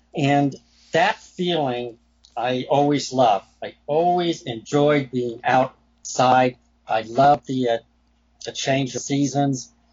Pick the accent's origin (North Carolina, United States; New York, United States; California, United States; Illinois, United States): California, United States; As a very young child, growing up in Southern California, okay, Southern California was very different back in the 50s and early 60s.